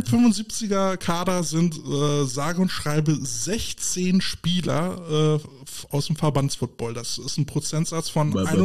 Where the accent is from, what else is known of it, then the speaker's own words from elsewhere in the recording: Berlin, Germany; was mir als Berliner als krass auffällt